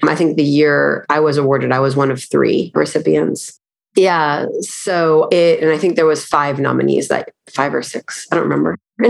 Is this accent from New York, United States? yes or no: yes; New York, United States; Oh, originally I'm from New York.